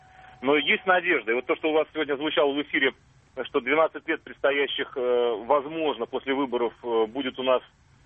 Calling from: Saint Petersburg, Russia; Я звоню из Петербурга

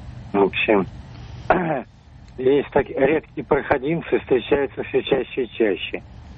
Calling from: Moscow Oblast, Russia; из Подмосковья.

